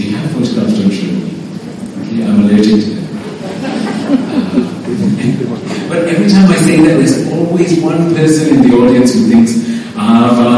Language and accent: English; Singapore; now in United Kingdom; I grew up in Singapore, and then I went to England. Well, no, to the UK. And I've lived there ever since.